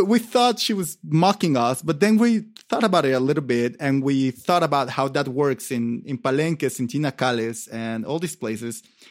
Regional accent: Mexico City, Mexico; also born or lived in Oaxaca; I grew up in Mexico City, right?

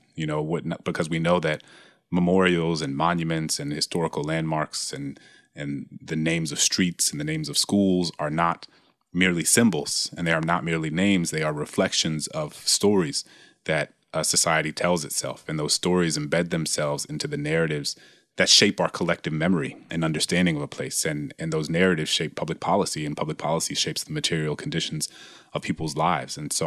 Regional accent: the South, United States; given that I grew up in the South

